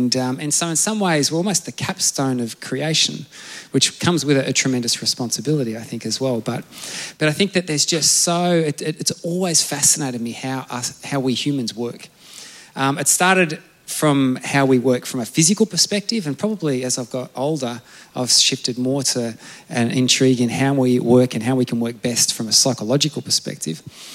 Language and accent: English; Victoria, Australia; So I grew up in Gippsland, I suppose you'd say, back in Victoria